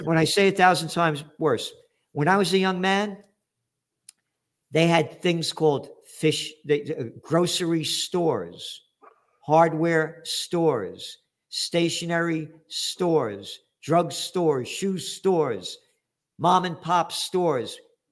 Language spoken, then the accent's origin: English; Bronx, New York, United States; Yeah, I'm from the Bronx, Allerton Avenue and Boston Post Road. Right across the street from the White Castle hamburgers, 12 cents a piece.